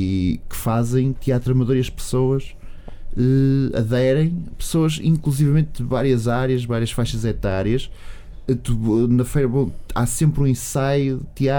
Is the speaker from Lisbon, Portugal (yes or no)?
no; Porto, Portugal; Uma coisa incrível que eu notei, que sou do Porto e estou na feira há 8 anos, sensivelmente